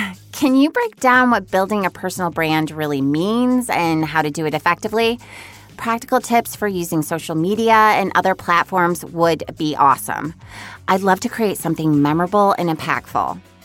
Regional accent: Asheville, North Carolina, United States; from Asheville, North Carolina.

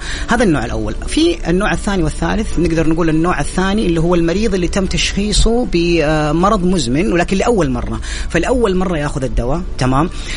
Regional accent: Saudi Arabia; يوصل حجم السوق الادويه اللاوصفيه عندنا في السعوديه مليار ريال

